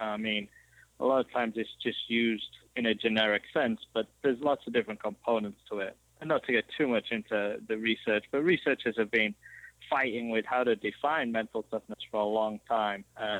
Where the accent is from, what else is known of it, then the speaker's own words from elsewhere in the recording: Yorkshire and the Humber, United Kingdom; now in United States; I'm originally from Yorkshire in England. So obviously the weather down in Florida is slightly better. but I moved over here and did graduate school out here